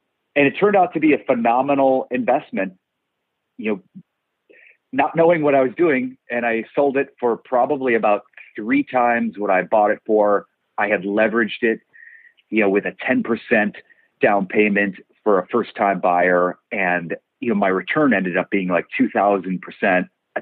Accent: Cleveland, Ohio, United States; moved away as an adult; I'm from Ohio, Cleveland, Ohio. I always wanted to be a writer and moved to New York after college and struggled a lot there.

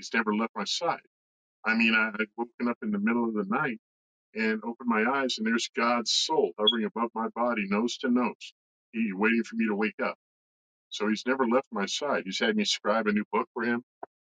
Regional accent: California, United States; also born or lived in Las Vegas; I grew up in California, then I moved to Las Vegas, and I got into trouble

